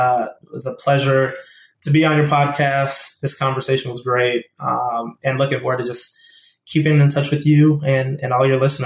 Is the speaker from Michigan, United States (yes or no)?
no; Aurora, Colorado, United States; So I grew up in Denver, Colorado, or outside of Denver in Aurora.